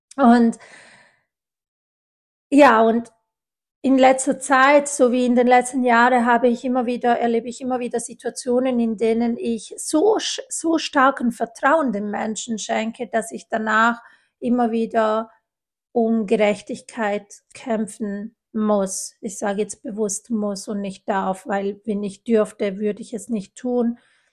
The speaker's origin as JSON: {"language": "German", "country": "Italy", "said": "ich bin ja Italienerin"}